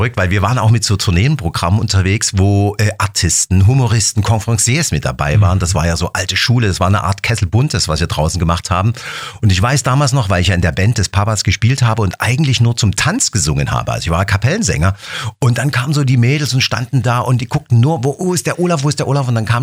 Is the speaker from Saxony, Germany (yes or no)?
yes; Saxony, Germany; ich als Sachse, ich mit meinem Dialekt. Ich kam dann auf einmal nach Berlin, nach Adlershof ins Studio.